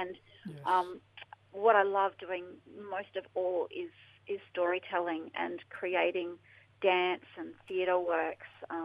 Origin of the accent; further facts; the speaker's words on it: Brisbane, Queensland, Australia; Well, I grew up here in Brizzy